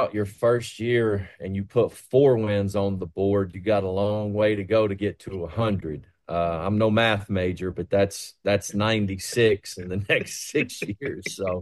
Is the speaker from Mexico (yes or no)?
no; Tennessee, United States; And I'm from East Tennessee, had a big impact over there where my family's from.